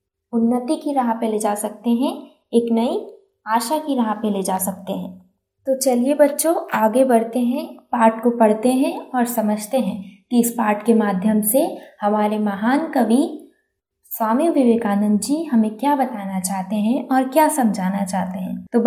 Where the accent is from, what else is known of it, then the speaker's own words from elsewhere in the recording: Madhya Pradesh, India; मैं मध्य प्रदेश से हूँ। मैं अभी बरकतुल्ला यूनिवर्सिटी में बीए ऑनर्स ज्योग्राफी की स्टूडेंट हूँ।